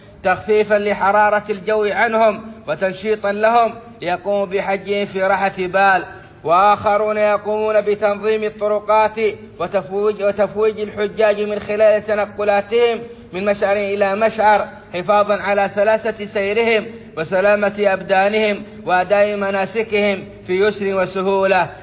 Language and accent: Arabic; Saudi Arabia